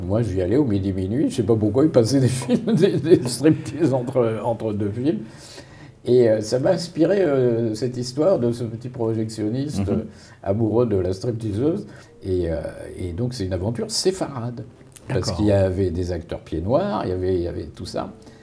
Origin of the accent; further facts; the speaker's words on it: Morocco; Moi, je viens du Maroc, du tribu berbère juive.